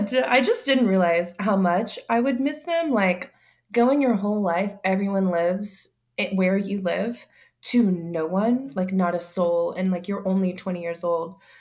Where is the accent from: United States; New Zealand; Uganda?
United States; Louisiana; moved away as an adult; When I was 20, I moved from Louisiana to Colorado by myself.